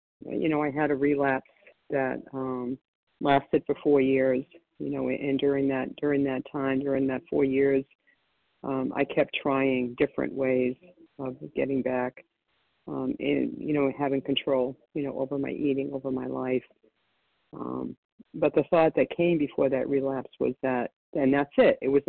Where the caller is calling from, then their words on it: Florida, United States; I'm calling from Florida.